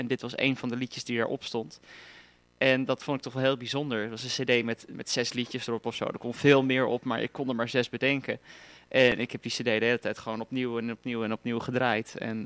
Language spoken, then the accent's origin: Dutch; Huizen, North Holland, Netherlands; also born or lived in Blaricum; now in Hilversum, Netherlands; Ik ben geboren in een ziekenhuis in Blaricum, een klein dorpje midden in het Gooi. Ik heb mijn hele leven in huizen gewoond, dus ook een klein dorpje net daarnaast. En toen ben ik dus verhuisd naar de stad, dus Hilversum.